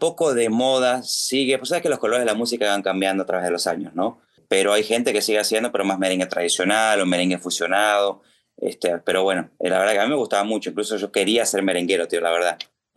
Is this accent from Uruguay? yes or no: yes; Uruguay; sigue siendo mi segunda casa, porque sigo siendo uruguayo de corazón